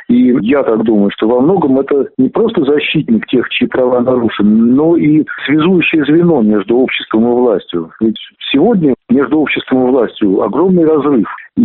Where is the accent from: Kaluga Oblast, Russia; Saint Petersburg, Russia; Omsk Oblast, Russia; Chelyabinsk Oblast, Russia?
Saint Petersburg, Russia; also born or lived in Vienna; я рад, что появилась возможность вернуться в родной город и поработать для Петербурга и для петербуржцев.